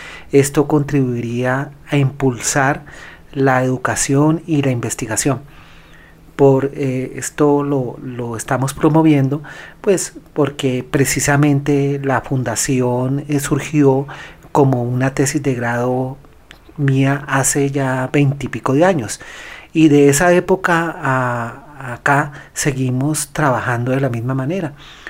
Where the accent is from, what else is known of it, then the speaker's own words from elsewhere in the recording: Colombia; crear nuestras propias tecnologías como colombianos que le puedan servir al mundo.